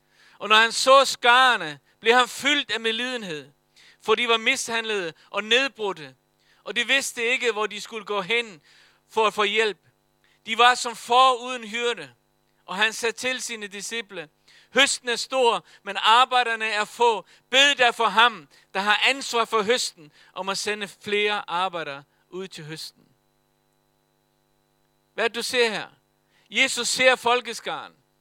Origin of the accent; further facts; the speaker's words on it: Faroe Islands; moved away; Jeg kommer fra Færøerne, født og opvokset deroppe.